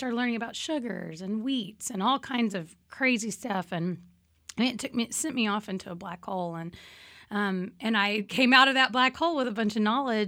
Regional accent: Austin, Texas, United States; Well, I'm from Austin.

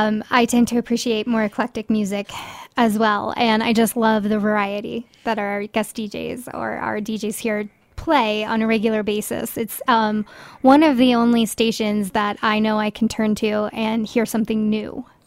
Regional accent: Stratton, Colorado, United States; I grew up in Stratton, Colorado. So, Eastern Plains of Colorado near Burlington.

